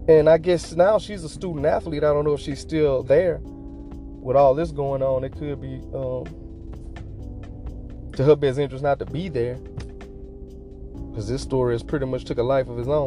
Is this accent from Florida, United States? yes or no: no; Louisiana, United States; like I'm from Louisiana, like I say, like, you go to like the Bayou Classic or you see different spots in different hoods